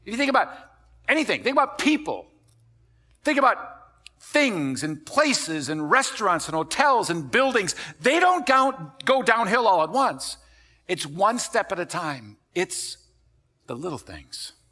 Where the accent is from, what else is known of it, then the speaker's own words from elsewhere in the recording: Wisconsin, United States; some of you know that I'm from Wisconsin, my wife's from Iowa, from the Midwest originally, been here for a lot of years.